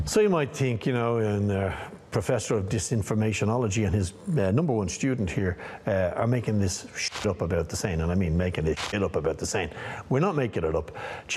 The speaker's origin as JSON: {"language": "English", "country": "Ireland", "tie": "born or raised there", "said": "when I grew up back in Ireland in the 1870s, 2,000 years ago"}